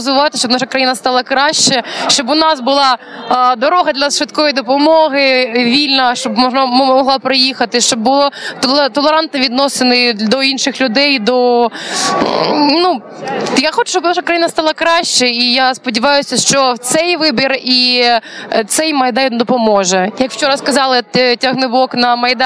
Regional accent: Kyiv, Ukraine; Я з Києва.

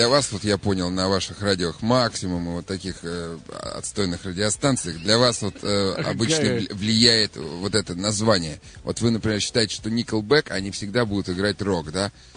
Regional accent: Saint Petersburg, Russia; Из Питера.

